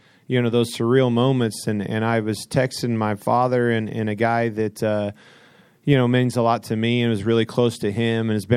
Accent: Kansas, United States; I mean, I'm from Kansas, man. I'm from a little town in Kansas

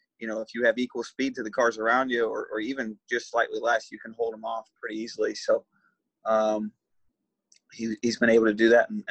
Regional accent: Michigan, United States; because I'm from Michigan

